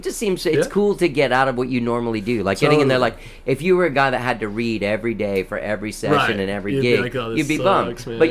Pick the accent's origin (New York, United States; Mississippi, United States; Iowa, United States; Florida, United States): Florida, United States; Miami; it's cool, man. I know we're in the South, but I'm hip, man. I'm from Miami.